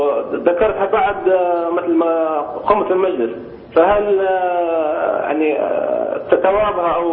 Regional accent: Libya; من ليبيا.

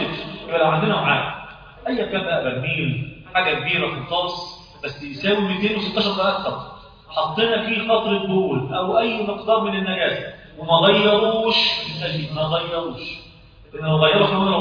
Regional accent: Egypt; اصبح عندنا في مصر ده ايه؟

